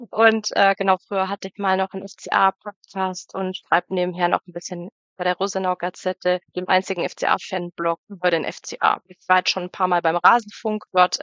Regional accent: Augsburg, Bavaria, Germany; born there; gebürtige Augsburgerin. Ich bin seit mittlerweile 2005 FCA-Fan. Ich komme halt selber aus der Region

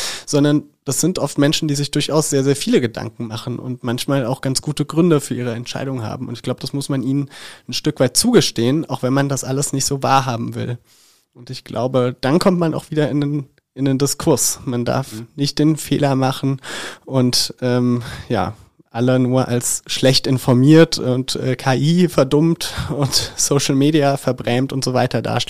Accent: East Germany, Germany; ist ja für mich als Ossi eigentlich schon ein exotischer Vorgang.

